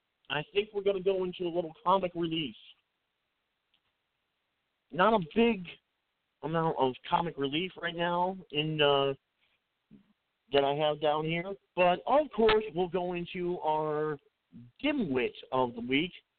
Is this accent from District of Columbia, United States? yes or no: no; Connecticut, United States; And here in my home state of Connecticut, Lamont the Lame, Governor Ned Lamont, sworn in as the 89th governor of Connecticut.